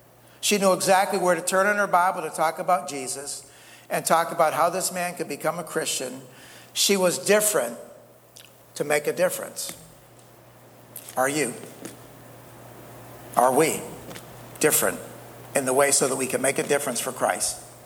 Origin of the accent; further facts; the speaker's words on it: United States; But I mean, you know, growing up in America, you know, most of my life